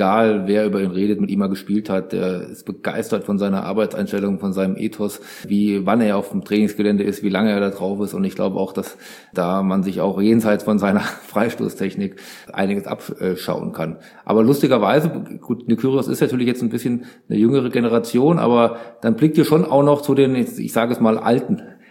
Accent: Hesse, Germany; Also ich komme so halbwegs aus der Nähe von Aschaffenburg, ich komme auch aus Hessen.

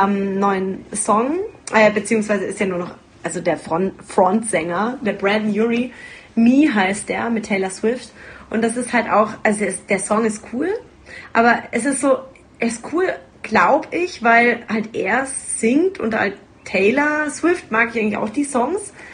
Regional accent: Nuremberg, Bavaria, Germany; in meiner Heimatstadt in Nürnberg

